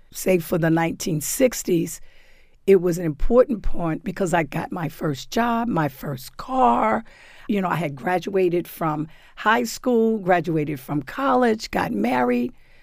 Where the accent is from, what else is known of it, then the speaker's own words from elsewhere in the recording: United States; I am American through and through. This is an American story.